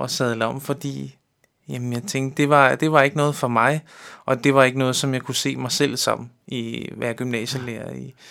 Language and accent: Danish; Amager, Capital Region of Denmark, Denmark; Jeg er opvokset her på Amager, så er jeg også gået i skole her på Amager, og gymnasie på Amager, og så hele mit liv, det har jeg været på Amager faktisk.